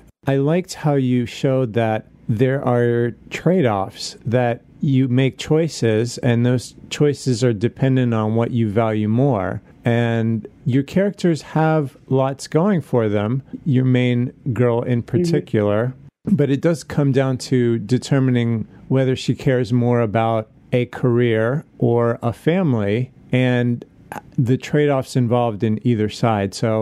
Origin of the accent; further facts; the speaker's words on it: New York, United States; born there; Oh, of course not. I mean, I'm from New York. I was born there, so it would be hard for me to embrace that kind of message.